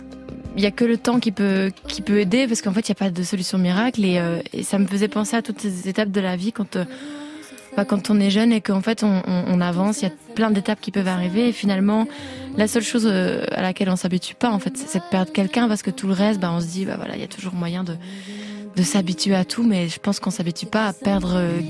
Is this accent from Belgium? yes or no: yes; Belgium